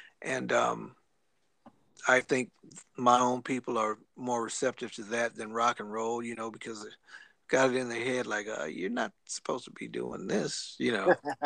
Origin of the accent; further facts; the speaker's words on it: Los Angeles, California, United States; I'm from LA, you know, but I'm from South Central. So we're just common people here.